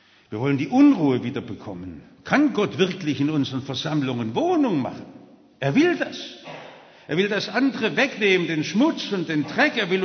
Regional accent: Stuttgart, Baden-Württemberg, Germany; Ich komme aus Stuttgart und wohne jetzt in Häslach, das ist unser Arbeiterviertel.

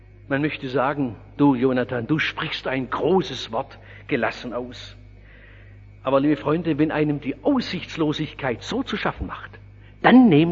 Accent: Oberndorf, Baden-Württemberg, Germany; 1945, in dieser Waffenstadt Oberndorf, wo ich groß geworden bin

